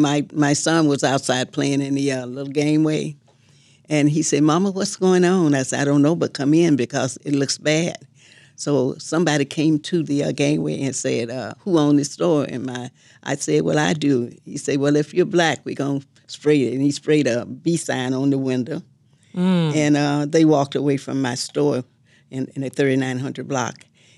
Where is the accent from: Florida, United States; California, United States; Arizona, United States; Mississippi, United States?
Mississippi, United States; moved away as an adult; now in Chicago, United States